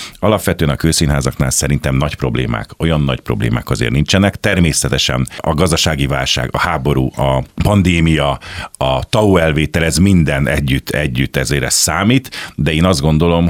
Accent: Pécs, Baranya, Hungary; now in Budapest, Hungary; Én valahol a szívem mélyén mindig pécsi maradok, természetesen. Tüke pécsi, de hát már elvitt az élet, most már tulajdonképpen budapesti vagyok.

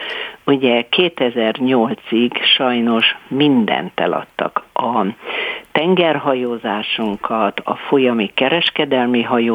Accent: Budapest, Hungary; born there; Budapesten szolgálati lakást, úgyhogy mi már a bátyámmal ott születtünk.

